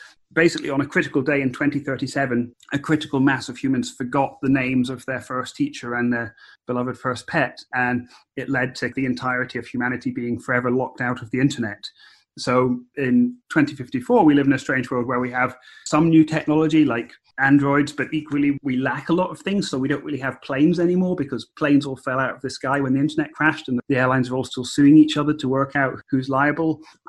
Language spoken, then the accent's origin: English; Edinburgh, Scotland, United Kingdom; also born or lived in London; now in United States; because I am Scottish. I'm from Edinburgh. I lived in London for about 10 years, and then I've been out here in the US for 6 or 7 years now. So I think, unfortunately, the accent does go.